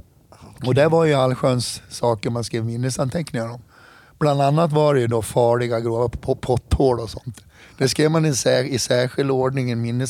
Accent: Hedemora, Dalarna County, Sweden; born or raised there

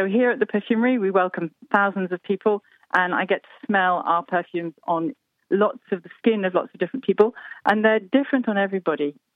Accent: France; I was brought up in France, and it makes me smile with a feeling of affection.

